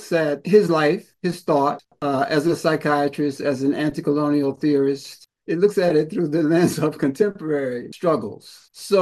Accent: North Carolina, United States; I'm from North Carolina. That's in the American South.

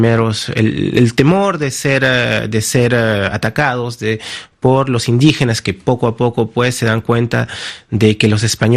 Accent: Jauja, Junín, Peru; En el caso particular de mi familia, somos de Jauja, tengo vestigios desde el siglo XVIII.

